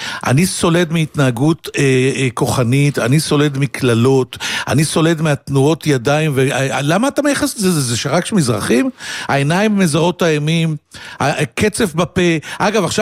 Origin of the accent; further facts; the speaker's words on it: Holon, Tel Aviv District, Israel; אני בא מחולון, אני עד נישואי הראשונים עוד דיברתי בזכר נקבה בעברית, אני יודע שקשה להאמין, בטעויות